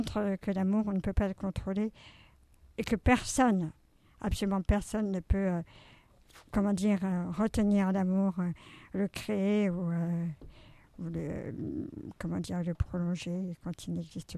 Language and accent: French; Montpellier, Occitanie, France; Je viens de Montpellier, la montagne des jeunes filles.